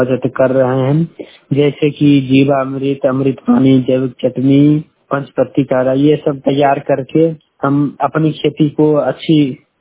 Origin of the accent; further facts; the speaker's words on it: Pusa, Bihar, India; पूसा प्रखंड के वैनी पंचायत के निवासी हूँ।